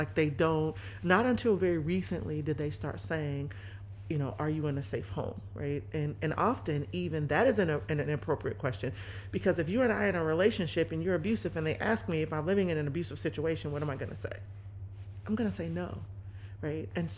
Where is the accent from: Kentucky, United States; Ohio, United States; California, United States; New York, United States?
Ohio, United States; Dayton; also born or lived in Pennsylvania; now in Cleveland, United States; I'm not from Cleveland. And so I was recruited to come here to work at Case. So I came from central Pennsylvania. I grew up in Dayton, Ohio, about 3 hours down the road.